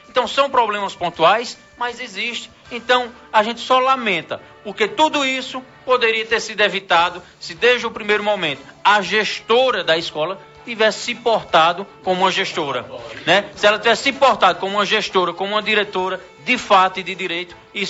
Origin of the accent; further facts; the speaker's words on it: Santa Cruz, Brazil; Eu nasci e me criei em Santa Cruz.